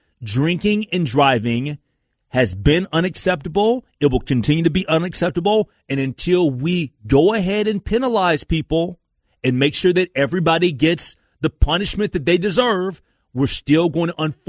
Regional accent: Minnesota, United States; As a Vikings fan, as a Minnesotan that wants to see the team be successful

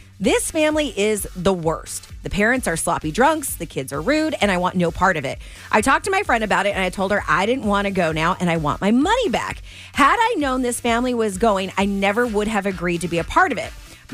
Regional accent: Rancho Cucamonga, California, United States; Heading back to my hometown of Rancho tonight for the Quakes game.

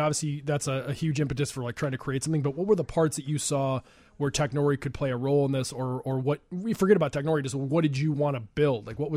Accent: Chicago, Illinois, United States; Well, I'm from here.

